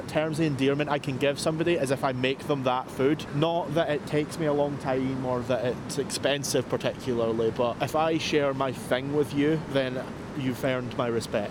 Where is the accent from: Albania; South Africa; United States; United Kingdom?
United Kingdom; Scotland; I'm a Scot, he's a Scouser.